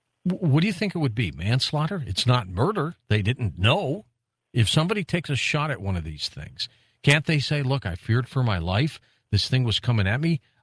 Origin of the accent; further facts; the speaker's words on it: Michigan, United States; I heard a little bit about this when I was a kid growing up in Michigan as well.